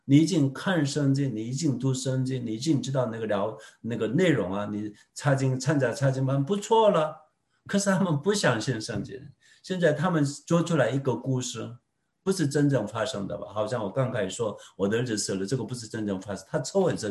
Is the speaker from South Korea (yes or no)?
yes; South Korea; first language Korean; Chinese is a second language; 我的母语是韩语啊